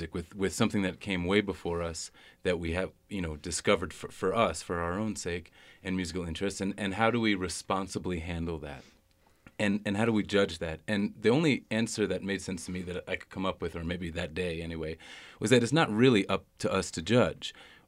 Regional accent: Northeast, United States; Like you said, one of us is from the Midwest. I'm from the Northeast.

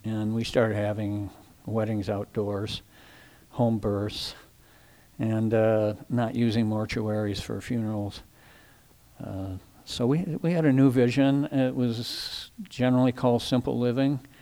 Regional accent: Ohio, United States; moved away as an adult; now in Mendocino, United States; I came here in 1970 to work at Mendocino State Hospital. I came here to do my psychology internship. I came from Ohio.

